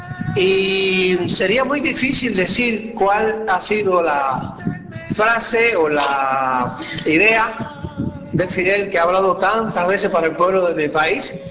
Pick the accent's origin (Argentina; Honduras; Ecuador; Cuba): Cuba; Y dijimos: sí, somos cubanos.